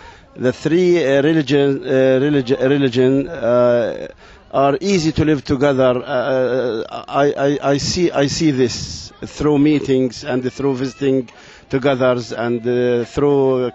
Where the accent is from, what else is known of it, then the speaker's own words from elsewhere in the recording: Hebron, Hebron Governorate, Palestine; English is a second language; I am from Hebron. I live in a village near Hebron. Its name is Beit Kahil.